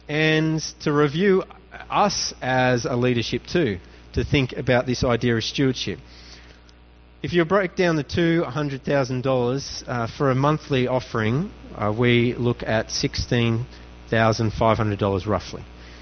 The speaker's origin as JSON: {"language": "English", "country": "Australia", "said": "one of the saddest days for me being an Australian was when we cut our foreign aid just to level our budget."}